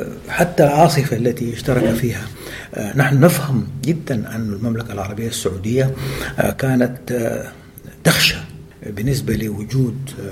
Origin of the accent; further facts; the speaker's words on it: Sudan; moved away as an adult; وعندما خرجت أنا من السودان